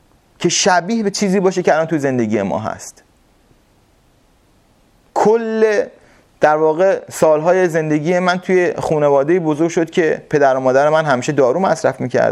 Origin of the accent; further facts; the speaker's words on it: Qom, Iran; ما توی خونمون یه کولر نداشتیم توی قم، یعنی یه لباس درسته من نداشتم، یه کفش نداشتم برم مدرسه